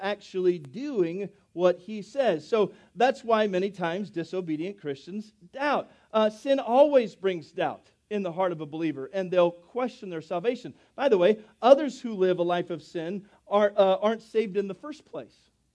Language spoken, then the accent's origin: English; United States; because I'm a Baptist or because I'm a … or because I'm white or because I'm an American.